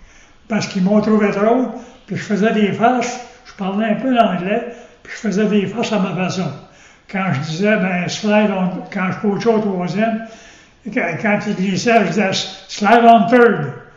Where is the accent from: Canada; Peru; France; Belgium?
Canada; Quebec; Moi, je venais du Québec, il fait froid ici